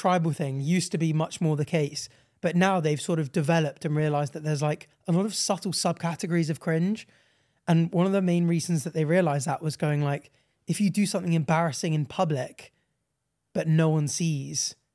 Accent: Jersey; I'm from the small island. Well, okay, so I grew up in Jersey.

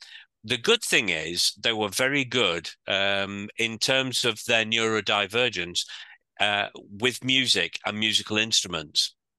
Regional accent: Bradford, Yorkshire and the Humber, United Kingdom; also born or lived in Manchester; living in Manchester for a time, and I was on a team in Manchester, but I wanted to come back to my hometown, which was Bradford, for Christmas.

